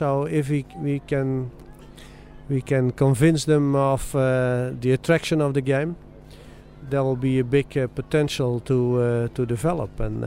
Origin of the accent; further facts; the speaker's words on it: Utrecht, Netherlands; English is a second language; several teams like Utrecht, which is my hometown team